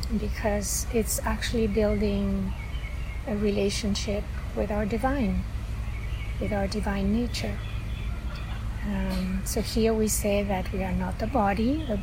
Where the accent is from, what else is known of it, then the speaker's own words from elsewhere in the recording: Spain; now in Canada; I'm originally from Spain, but I have lived in Canada for 20 years, much more, 40 years.